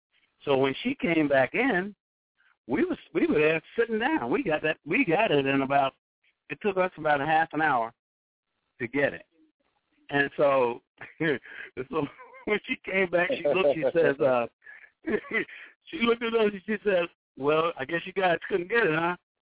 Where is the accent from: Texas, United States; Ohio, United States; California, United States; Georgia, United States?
Georgia, United States; I was a country boy. I'm from Georgia originally, you know. I lived in the country even when I came up here, I lived in the country.